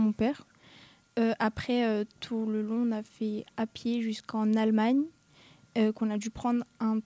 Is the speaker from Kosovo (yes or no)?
yes; Kosovo; French is a second language; now in Séné, France; Je viens du Kosovo.